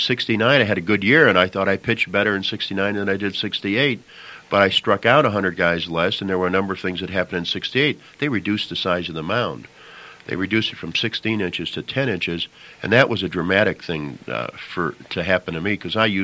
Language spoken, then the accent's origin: English; Illinois, United States; But my idol, as you know, growing up near the Chicago area, was Bob Rush with the Chicago Cubs.